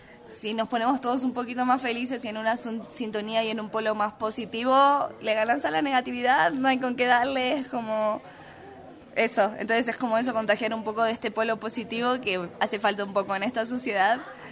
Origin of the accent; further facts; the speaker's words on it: Argentina; yo vengo de Argentina.